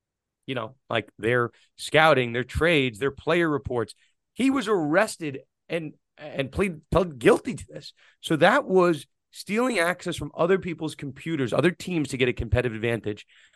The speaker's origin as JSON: {"language": "English", "region": "New York", "country": "United States", "said": "my home state of New York"}